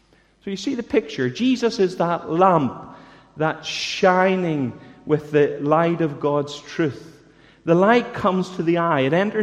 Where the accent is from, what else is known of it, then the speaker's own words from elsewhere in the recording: Bangor, Northern Ireland, United Kingdom; At least it wasn't unfamiliar to me growing up in Bangor